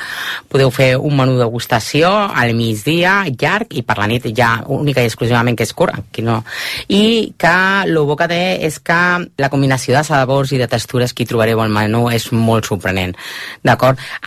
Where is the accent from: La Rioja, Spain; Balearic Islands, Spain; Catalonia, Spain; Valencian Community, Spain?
La Rioja, Spain; Enciso; Correcte, que és el meu poble.